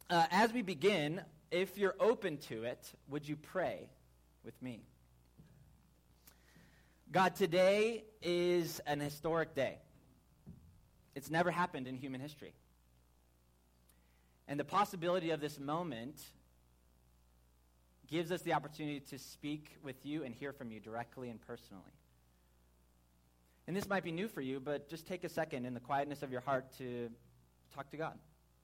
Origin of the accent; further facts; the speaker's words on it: Chicago, Illinois, United States; Well, I hail from Chicagoland, Illinois, the blistering Midwest cold.